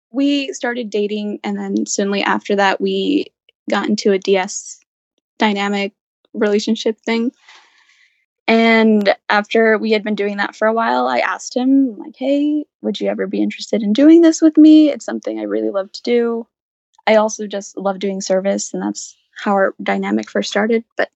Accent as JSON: {"language": "English", "region": "Utah", "country": "United States", "said": "I'm from Utah, so that's like our big one that I started going to at first."}